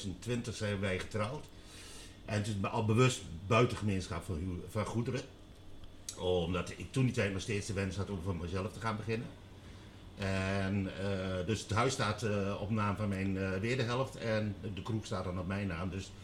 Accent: Enschede, Overijssel, Netherlands; Ja, opgegroeid natuurlijk in Enschede.

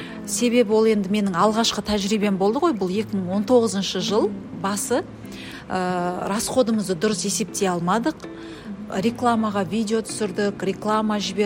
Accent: Jambyl Region, Kazakhstan; Мен Жамбыл облысының тумасымын.

